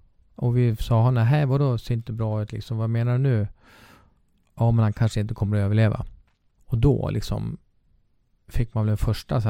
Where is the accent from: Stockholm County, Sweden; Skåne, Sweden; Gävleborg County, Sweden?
Gävleborg County, Sweden; Gävle; för jag är från Gävle.